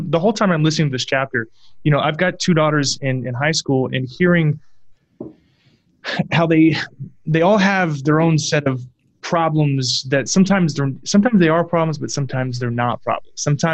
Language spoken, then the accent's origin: English; Houston, Texas, United States; and I'm from Texas, I'm born and raised in Houston